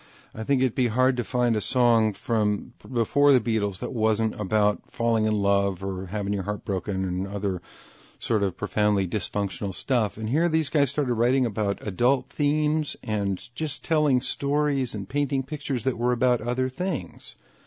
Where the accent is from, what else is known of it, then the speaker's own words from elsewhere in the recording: California, United States; I am a Californian, and out here, there was the Summer of Love was going on